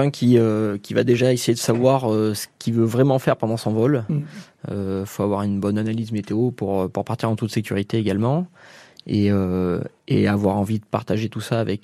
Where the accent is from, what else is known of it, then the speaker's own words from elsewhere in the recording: Auvergne-Rhône-Alpes, France; Alors, je suis natif, je suis Auvergnat de base, Cantalou même.